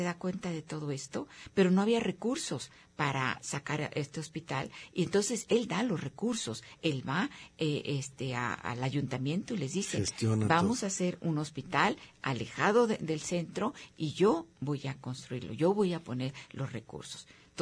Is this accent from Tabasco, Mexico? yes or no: no; Guadalajara, Jalisco, Mexico